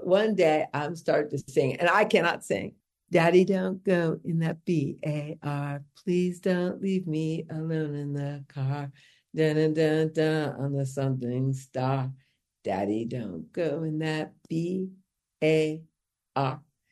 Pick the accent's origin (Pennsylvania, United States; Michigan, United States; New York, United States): Michigan, United States; Detroit; born there; also born or lived in Washington, D.C.; when I was born in Detroit in 59, Detroit was a majority white big city.